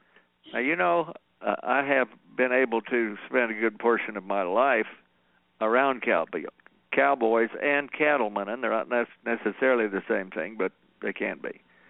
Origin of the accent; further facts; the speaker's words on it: Las Cruces, New Mexico, United States; and I grew up in Las Cruces, and if you go to El Paso or Cruces, there are miles and miles and miles of rock walls.